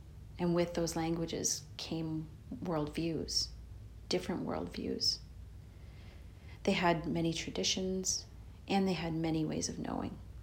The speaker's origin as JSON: {"language": "English", "town": "Pikwakanagan", "region": "Ontario", "country": "Canada", "said": "I'm an Algonquin from Pikwaknagon"}